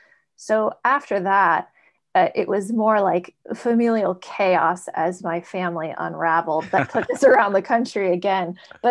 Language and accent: English; Queens, New York, United States; born there; also born or lived in Phoenix, Arizona; I was born in Queens, New York, and my mother moved me to the Phoenix, Arizona area when I was a baby.